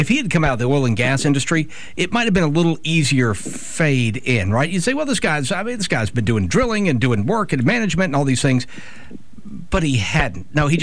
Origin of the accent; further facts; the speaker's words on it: United States; I'm an American that looks at the Chinese as, you know, I don't want to congratulate them on anything.